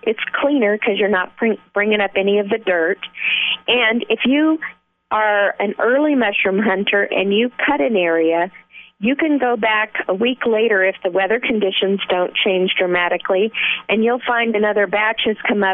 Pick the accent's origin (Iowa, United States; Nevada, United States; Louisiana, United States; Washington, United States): Iowa, United States; moved away as an adult; when I moved from Iowa to Missouri my first year to go to college, I couldn't find any morels.